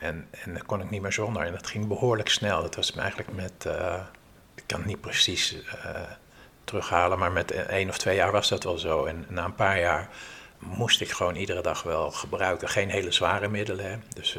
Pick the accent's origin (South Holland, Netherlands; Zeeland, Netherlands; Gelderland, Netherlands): South Holland, Netherlands; Leiden; Ja, ik ben in Leiden geboren en getogen, zoals ze dat daar in Leiden zeggen.